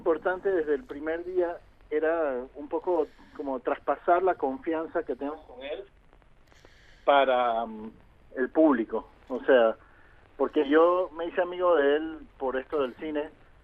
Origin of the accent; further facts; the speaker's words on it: Panama; now in Tel Aviv, Israel; Pero sigo haciendo mi cine en Panamá.